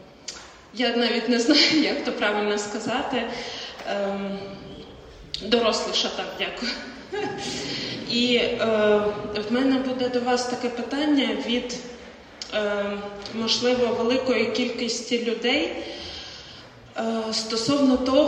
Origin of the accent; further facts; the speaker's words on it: Kharkiv, Kharkiv Oblast, Ukraine; now in Paderborn, Germany; я приїхала з Патерборну, тут звідси з Німеччини, сама я з Харкова.